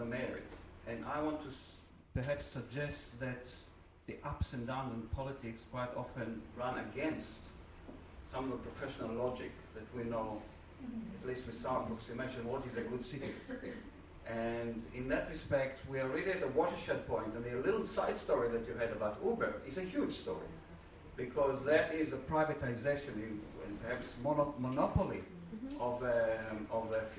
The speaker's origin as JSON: {"language": "English", "town": "Be'er Sheva", "region": "Southern District", "country": "Israel", "said": "from Be'er Sheva in Israel, and here on sabbatical for a year."}